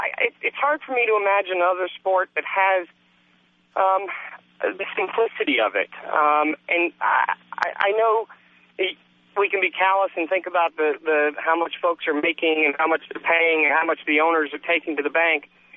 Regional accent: France; also born or lived in South America; I grew up abroad in France and in South America, so I grew up playing soccer.

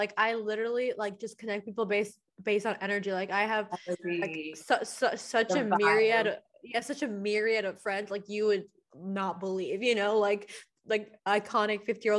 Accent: Chicago, Illinois, United States; moved away as an adult; now in Los Angeles, United States; I grew up in Chicago, being like 16 and being like, mom, dad, like when I moved to LA at 18, like I'm getting a boob job.

